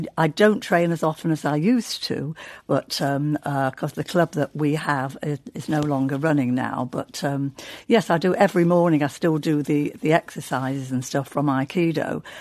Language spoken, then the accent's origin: English; Salford, North West England, United Kingdom; Well, it was a very Jewish area where I came up in. I went to the local school there, King's Road School, Sedgley Park County Primary.